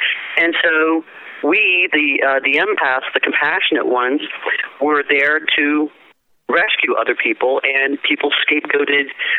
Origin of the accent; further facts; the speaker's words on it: Northeast, United States; because I'm from the Northeast, I'm from an ethnic family